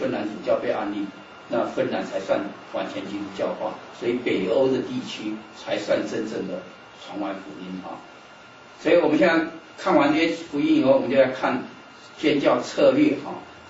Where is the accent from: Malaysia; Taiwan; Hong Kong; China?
Taiwan; 回我们自己台湾生长的地方哦。我们从台湾来，应该要回台湾。